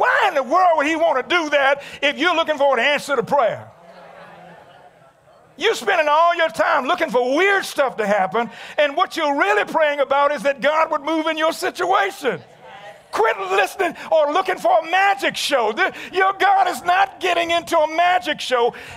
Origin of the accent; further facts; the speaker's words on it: Halifax, Nova Scotia, Canada; Down in Halifax, where I'm from, I know they say it's police. We say police.